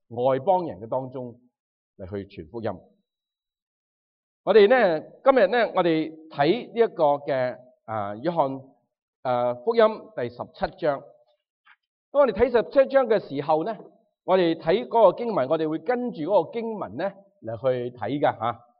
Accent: Guangdong, China; 我们自己同声同气，我们广东人

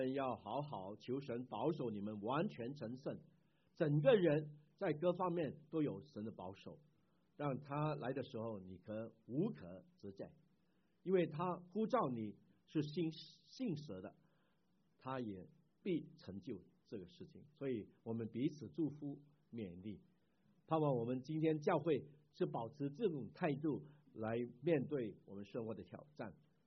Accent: Chaozhou, Guangdong, China; 我们是潮州人我们就是说平安所以呢很亲切的

